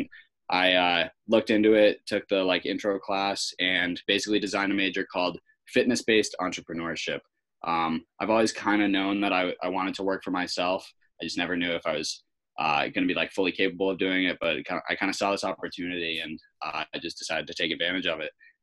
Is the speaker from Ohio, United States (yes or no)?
no; Natick, Massachusetts, United States; I'm from Natick, Mass. I'm at school. I'm at UMass, so I'm in Amherst.